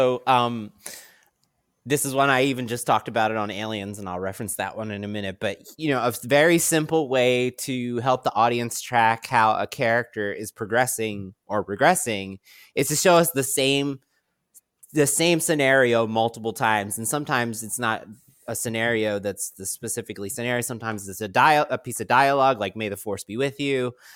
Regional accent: Baltimore, Maryland, United States; for those who are out there listening, we are from Baltimore, and every field around here is a piece of shit.

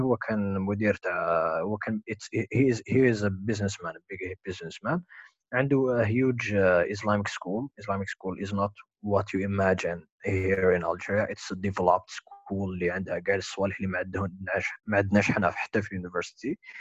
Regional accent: Algeria; She just wanted to hang out with me because she knew that I'm from Algeria and I speak French.

